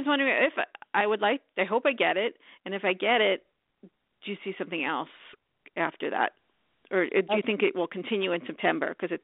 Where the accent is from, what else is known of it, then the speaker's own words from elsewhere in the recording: New York, United States; now in Colorado, United States; I heard you're also going to New York, where I'm originally from. I am from the Boulder County area.